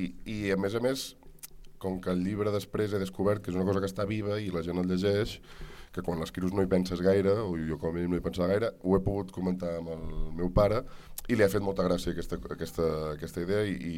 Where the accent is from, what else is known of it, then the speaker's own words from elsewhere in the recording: Salt, Catalonia, Spain; perquè jo sóc de Salt